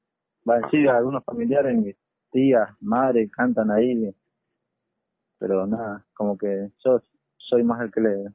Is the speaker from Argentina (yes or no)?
yes; Rosario, Santa Fe, Argentina; Sí, yo prácticamente me crié acá en Rosario, digamos. Desde que tengo memoria